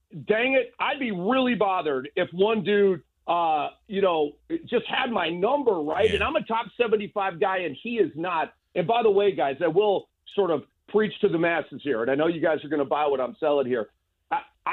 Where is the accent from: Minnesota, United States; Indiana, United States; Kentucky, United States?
Minnesota, United States; Kyle, I come from Minnesota, all right?